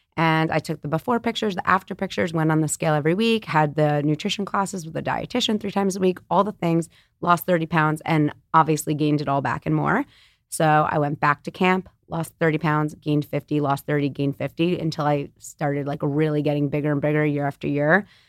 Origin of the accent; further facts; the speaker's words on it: New York City, New York, United States; But I'm born and raised in New York City on the Upper West Side.